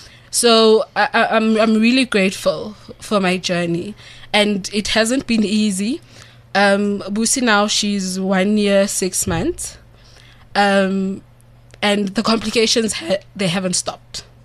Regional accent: Orange Farm, Gauteng, South Africa; Because I'm from Orange Farm. And from Baragwanath, that's like 20 minutes.

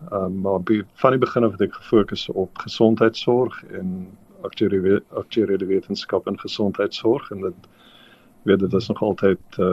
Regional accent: Benoni, Gauteng, South Africa; Ek het groot geword in Benoni en toe matriek het ek beurs gekry by Metropolitan en as gevolg daarvan het ek by die Universiteit van Kaapstad gaan studeer

